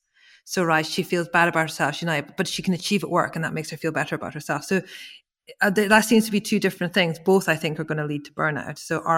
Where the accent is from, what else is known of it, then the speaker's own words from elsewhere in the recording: Scotland, United Kingdom; But I'm Scottish and, you know, I was brought up with really, really rigorous work ethic with theological roots.